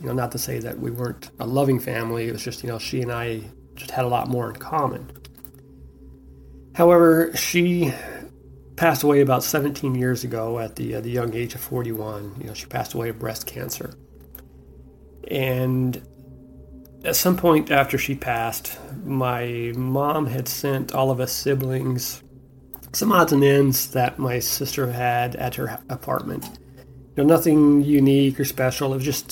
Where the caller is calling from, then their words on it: Ontario, California, United States; and I'm calling from Ontario, California.